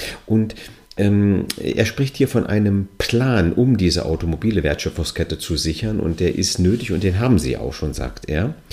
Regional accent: Rhineland-Palatinate, Germany; wie man bei mir zu Hause im Südwesten sagt. Ich komme aus der Nähe von Trier in Rheinland-Pfalz.

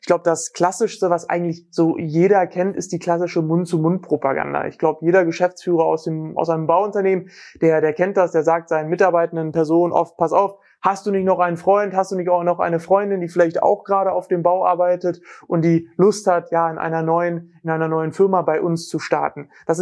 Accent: Braunschweig, Lower Saxony, Germany; Ich komme aus Braunschweig, das bedeutet aus Deutschland, liegt bei Hannover, ist von Hamburg beispielsweise um die 2 Stunden entfernt.

